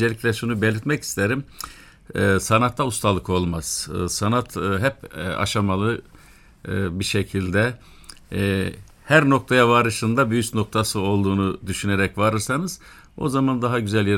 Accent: Kars, Turkey; born there; ben aslen Kars doğumluyum.

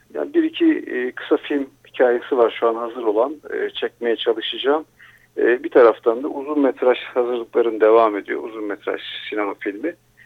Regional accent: Eskişehir, Turkey; Yani evet ben Eskişehir'de büyüdüm. Köy gibi bir yerde içeride kaldı. Eskişehir'in içinde.

